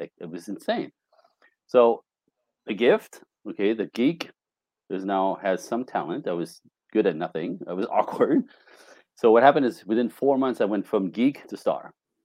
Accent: Canada; born there; I was born in Canada, French Canadian, in a snowbank.

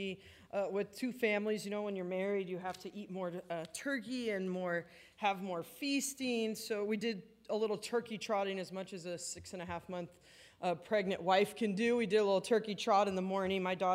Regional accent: Anaheim, California, United States; I grew up in Anaheim, right down the road from you guys, right in the shadow of Angel Stadium.

